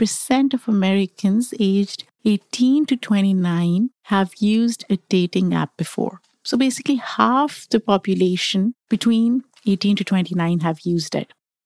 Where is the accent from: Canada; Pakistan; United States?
Pakistan; I was born and raised in Pakistan